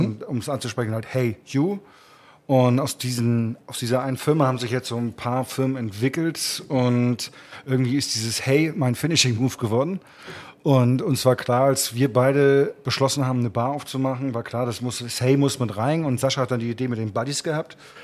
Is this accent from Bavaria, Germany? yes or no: yes; Selb, Bavaria, Germany; Und, aber ich bin so auch 22 Jahre in Selb Und Selb ist meine Heimat.